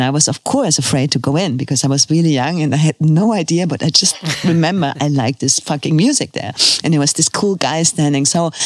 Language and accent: English; Cologne, North Rhine-Westphalia, Germany; English is a second language; And I came from Cologne